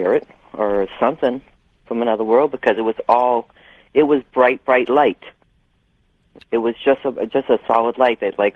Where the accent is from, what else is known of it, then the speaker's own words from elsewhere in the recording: Lawrence, Massachusetts, United States; I'm from Lawrence, Massachusetts.